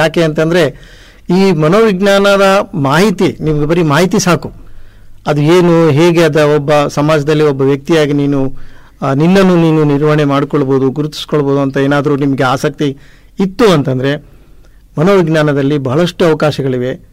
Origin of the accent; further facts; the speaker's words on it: Ballari, Karnataka, India; also born or lived in Dharwad; now in Mysuru, India; ನಾನು ಮೂಲತಃ ಬಳ್ಳಾರಿಯವನು. ನನ್ನ ಶಾಲೆ, ಕಾಲೇಜು ಮತ್ತು ಪೋಸ್ಟ್ ಗ್ರಾಜುಯೇಷನ್ ಸ್ಟಡೀಸ್ ಎಲ್ಲ ಧಾರವಾಡದಲ್ಲಿ ಆಗಿರುವಂಥದ್ದು, ಕರ್ನಾಟಕ ಯೂನಿವರ್ಸಿಟಿಯಲ್ಲಿ.